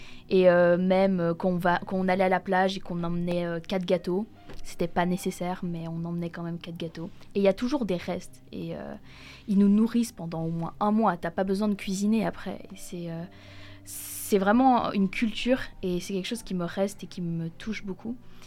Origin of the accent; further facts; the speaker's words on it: Guadeloupe; moved away; Comme j'ai déménagé il y a 3 ans de mon pays natal, la Guadeloupe, qui est une petite archipel des Caraïbes